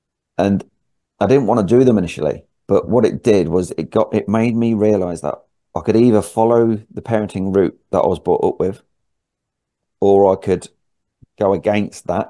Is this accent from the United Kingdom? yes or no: yes; Spalding, East Midlands, United Kingdom; because I'm from Spalding, it's a small town, everybody seems to know everybody.